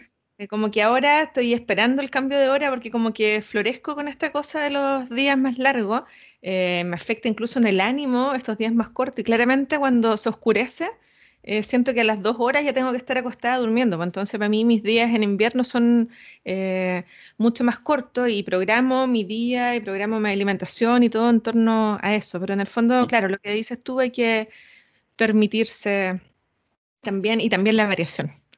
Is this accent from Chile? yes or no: yes; Magallanes, Chile; yo soy magallánica y allá como que la luz, el ciclo de la luz es como bien extremo